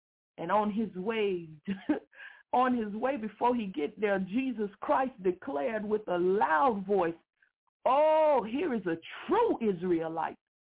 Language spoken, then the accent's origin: English; Miami, Florida, United States; And see, the place where I'm from, I'm from Little Haiti, so that's one part of it, of one part of Liberty City that makes up the melting pot.